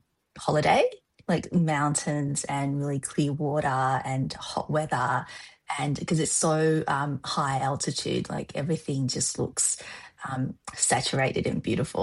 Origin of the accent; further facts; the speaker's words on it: Shanghai, China; I'm from Shanghai, so Yunnan's pretty far away.